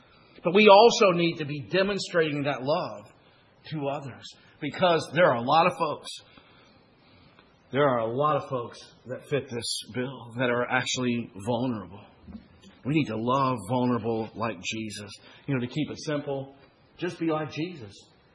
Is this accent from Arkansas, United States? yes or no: yes; Arkansas, United States; also born or lived in Florida; Now, I came from Arkansas, and I moved to Florida at one time.